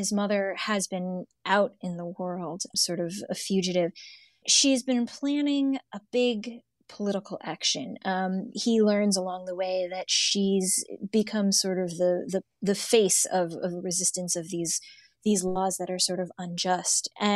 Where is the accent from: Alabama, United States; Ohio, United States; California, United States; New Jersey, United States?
Ohio, United States; that I'm not from here or that I don't belong, even though I grew up in Ohio.